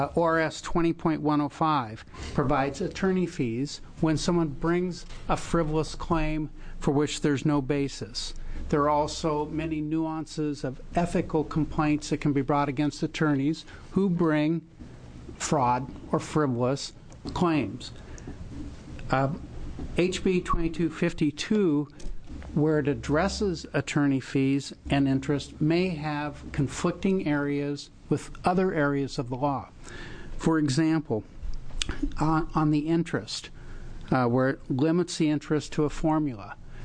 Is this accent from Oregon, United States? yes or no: yes; Beaverton, Oregon, United States; I'm an attorney from Beaverton.